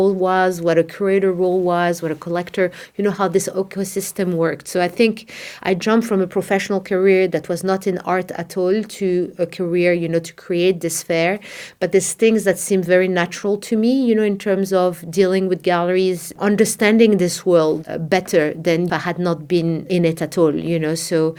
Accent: Morocco; I think growing up in Morocco in the 70s, early 80s, there was no infrastructure for art and cultural platforms

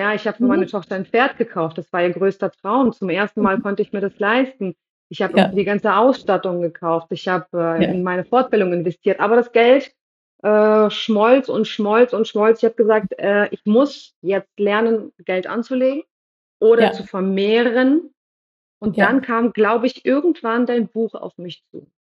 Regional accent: Russia; now in Germany; ich komme ja aus Russland, ich bin Aussiedlerin in Russland, ich bin in den 80er Jahren aufgewachsen

